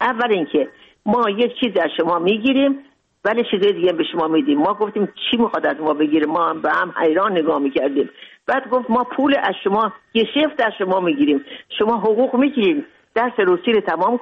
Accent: Mashhad, Razavi Khorasan, Iran; من تازه تولد شده بودم، من بردم به ایران، کوچیک بودم. اونجا در مشهد بزرگ شدم.

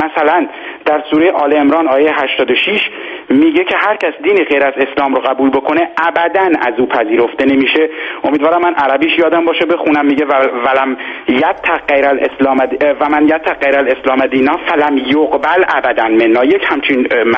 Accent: Iran; moved away as an adult; به تازگی هم از ایران آمدم بیرون،

